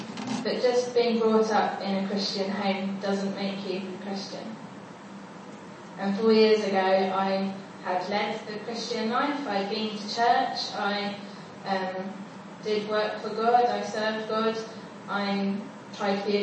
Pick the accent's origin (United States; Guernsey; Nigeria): Guernsey; Now, I grew up in Guernsey, but I also grew up abroad, so I love to travel